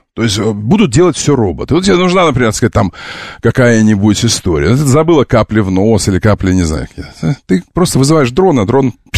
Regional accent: Omsk, Omsk Oblast, Russia; Я серьезно говорю, я из Омска. Ну так вот, значит, слушай, я жил у завода «Полет». Я жил у завода «Полет».

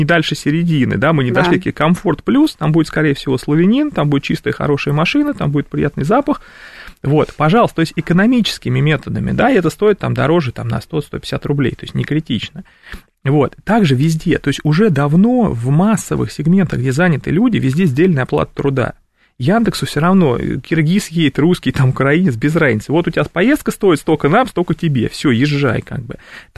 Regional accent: Moscow Oblast, Russia; Я из Подмосковья.

